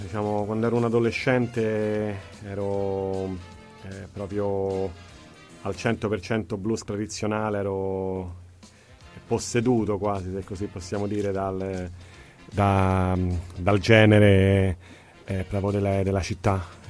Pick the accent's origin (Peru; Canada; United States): United States; also born or lived in Rome, Italy; Io sono nato a Roma, però ho sempre vissuto negli Stati Uniti, sono cresciuto negli Stati Uniti